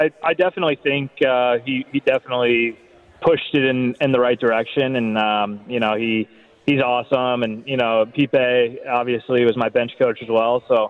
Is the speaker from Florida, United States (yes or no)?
no; St. Louis, Missouri, United States; And, you know, I grew up in St. Louis, so I watched Skip play all the time in my youth days.